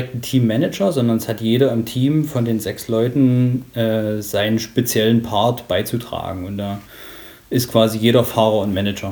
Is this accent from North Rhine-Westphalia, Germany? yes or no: no; Bautzen, Saxony, Germany; now in Dresden, Germany; Das ist gar nicht so weit weg von Dresden, wo ich jetzt wohne. Und zwar ist das eine Kleinstadt im ostsächsischen Raum namens Bautzen. Mhm. Und ja, dort bin ich aufgewachsen, zur Schule gegangen